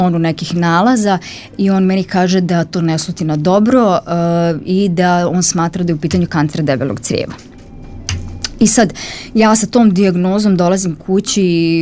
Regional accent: Prijedor, Republika Srpska, Bosnia & Herzegovina; now in Banja Luka, Bosnia and Herzegovina; ja sam rođena u Prijedoru i srednju školu ekonomsku sam završila tamo.

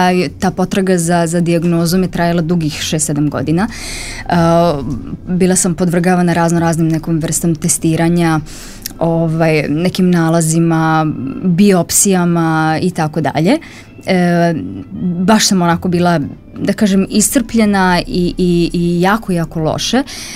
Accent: Prijedor, Republika Srpska, Bosnia & Herzegovina; now in Banja Luka, Bosnia and Herzegovina; ja sam rođena u Prijedoru i srednju školu ekonomsku sam završila tamo.

